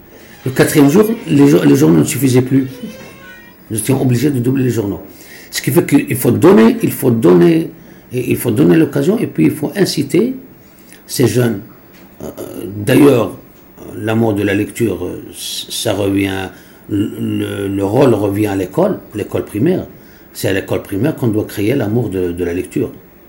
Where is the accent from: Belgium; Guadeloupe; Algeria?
Algeria; Le cas des Européens qui étaient chez nous en Algérie, après un certain temps, ils parlaient couramment l'arabe dialectal